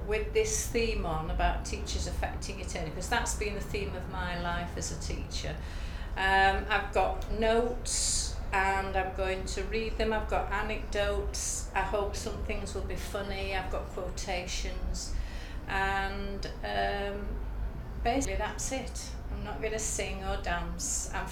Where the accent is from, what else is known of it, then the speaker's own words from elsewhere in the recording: Leeds, Yorkshire and the Humber, United Kingdom; I'm 67. Say you're surprised, please. And I come from Leeds. I live in Leeds at the moment.